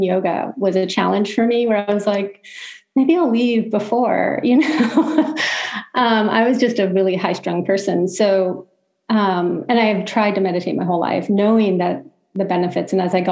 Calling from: Los Angeles, California, United States; I am joining you from Los Angeles, California, sunny Los Angeles, California today.

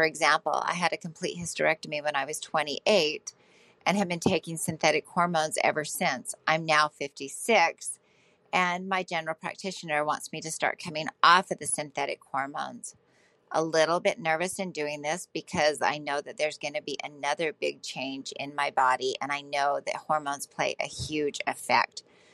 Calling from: Salt Lake City, Utah, United States; I'm from Salt Lake City, Utah.

